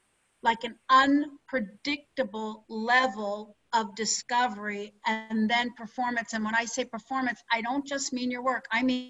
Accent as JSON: {"language": "English", "region": "the South", "country": "United States", "said": "All of a sudden, I'm from the South, y'all."}